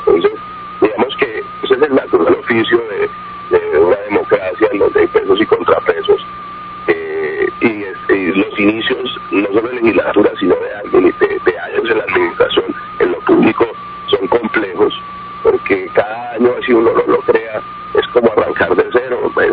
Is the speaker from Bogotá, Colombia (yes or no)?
no; Cali, Valle del Cauca, Colombia; also born or lived in Tuluá; Mi papá era caldense, yo soy tulueño de nacimiento, vallecaucano, sí, pues me crié y he vivido en Cali.